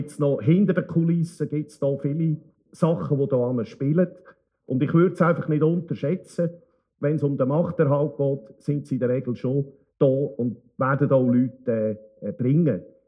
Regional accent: Lucerne, Switzerland; Gut, also als Luzerner erfahrener, der Wahlkampf gewöhnt ist, gegen diese Partei zu führen, muss ich sagen

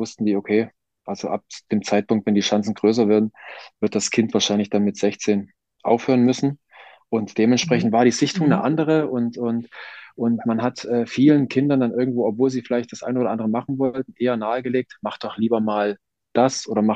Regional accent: East Germany, Germany; als Ossi natürlich für die breite Masse.

